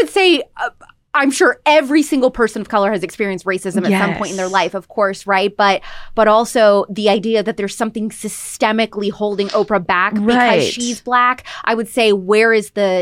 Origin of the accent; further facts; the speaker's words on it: United States; I'm ordering a ribeye, baby, or pretty much anything with bacon on it because I'm American.